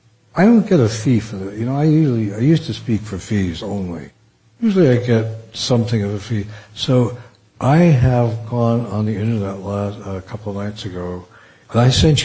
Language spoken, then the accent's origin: English; Bronx, New York, United States; born there; I was born in Bronx of working class parents